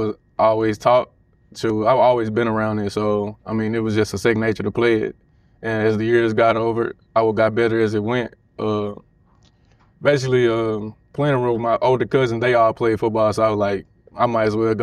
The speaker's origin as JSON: {"language": "English", "town": "Marshall", "region": "Texas", "country": "United States", "tie": "born or raised there", "said": "I was born in Marshall, Texas, born and raised. I really grew up there, played football all my life since like 8 years old."}